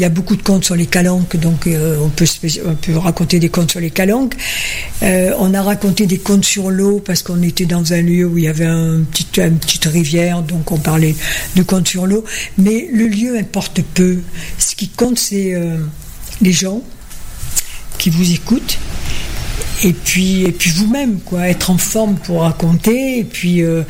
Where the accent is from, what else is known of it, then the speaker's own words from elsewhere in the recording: Corsica, France; Chez nous, en Corse, quand on veut aller chez quelqu'un d'important, on lui fait honneur en s'habillant